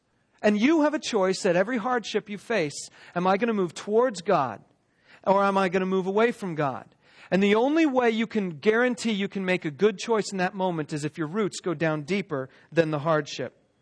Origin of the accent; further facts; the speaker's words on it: California, United States; Now, I grew up in California, and out there, Joshua trees are considered an endangered species.